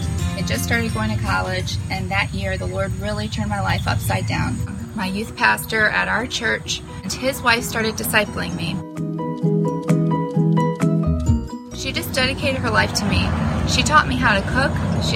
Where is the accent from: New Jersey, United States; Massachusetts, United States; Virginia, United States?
Virginia, United States; Newport News; born there; I was born in Newport News, Virginia. I didn't really grow up in a Christian family.